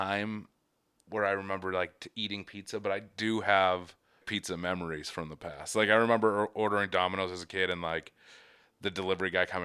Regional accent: Boston, Massachusetts, United States; accent: Boston; My Boston accent came up.

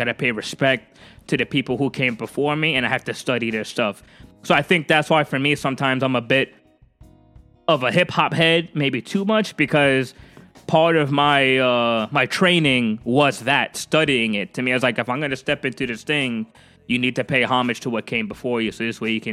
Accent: New York City, New York, United States; now in Pennsylvania, United States; I'm born and raised in Queens, New York, so I was in Pennsylvania. I'm Hispanic

